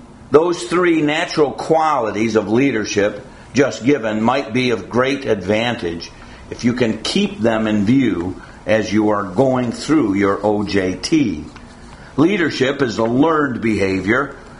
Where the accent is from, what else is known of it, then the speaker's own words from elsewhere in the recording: Gang Mills, New York, United States; I was raised in Gang Mills, New York, and just down from 40 Platt Street was Ronnie Wilson's backyard.